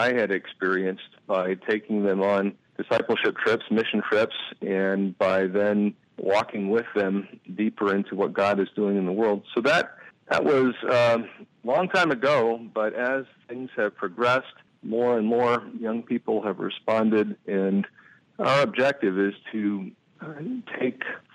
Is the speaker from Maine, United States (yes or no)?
no; Missouri, United States; I grew up in the States in Missouri, and I'd never seen anything like what I experienced in Guatemala